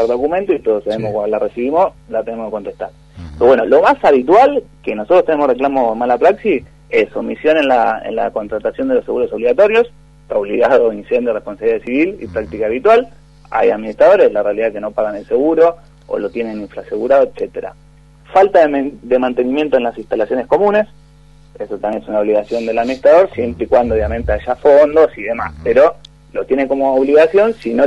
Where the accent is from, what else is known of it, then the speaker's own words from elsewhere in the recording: Argentina; Somos todos argentinos los que estamos acá conversando